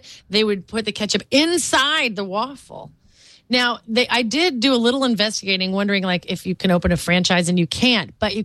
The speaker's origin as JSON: {"language": "English", "town": "Honolulu", "region": "Hawaii", "country": "United States", "tie": "born or raised there", "said": "the waffle dog was such a big part of growing up in Honolulu"}